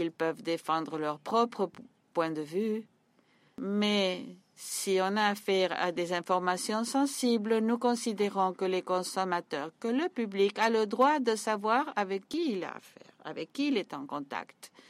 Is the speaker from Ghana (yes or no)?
yes; Ghana; French is a second language; je viens de l'Ouganda, du Ghana, pardon.